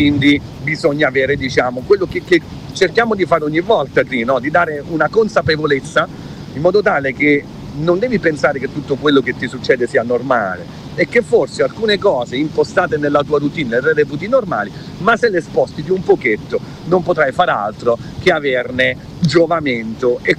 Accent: Southern Italy, Italy; gli orari sono un po' come giù a casa mia, no? Io da buon terrone

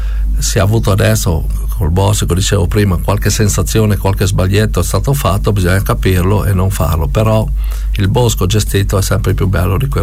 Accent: Arta Terme, Friuli-Venezia Giulia, Italy; io sono di Arta Terme, noi abbiamo boschi

